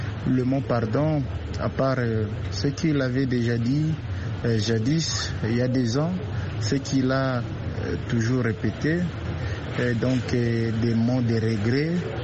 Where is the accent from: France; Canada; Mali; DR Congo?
DR Congo